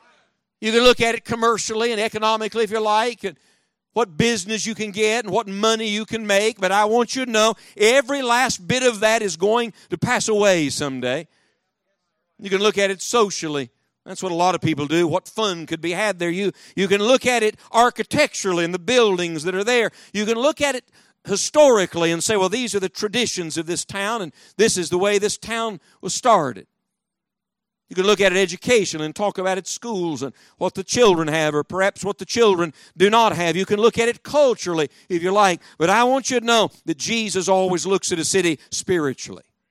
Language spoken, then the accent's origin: English; Beckley, West Virginia, United States; See, I was raised on North Sand Branch in Beckley, West Virginia.